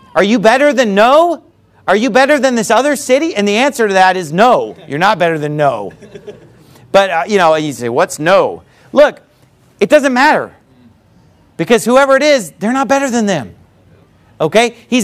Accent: California, United States; Nothing against California. I'm from California.

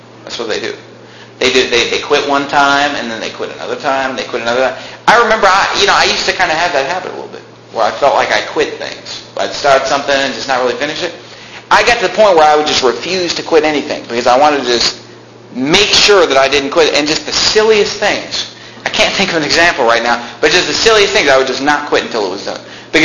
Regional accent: Sacramento, California, United States; But anyway, I was born and raised in Sacramento. The only reason I left Sacramento was to go to college.

